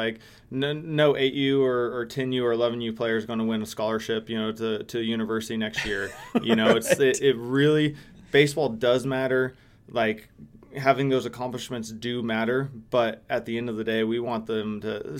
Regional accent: San Diego, California, United States; So San Diego, so I'm from San Diego, born and raised.

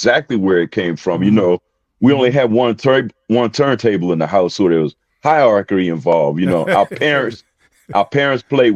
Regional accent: Bryan's Road, Maryland, United States; I was born in Bryan's Road, Maryland.

